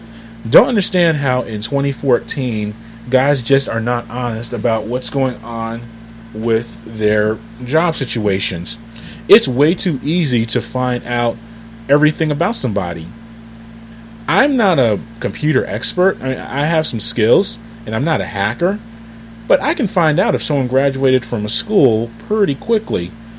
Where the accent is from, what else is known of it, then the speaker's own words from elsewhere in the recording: Northeast, United States; Growing up in the Northeast, I was aware of prep wrestling and even collegiate wrestling.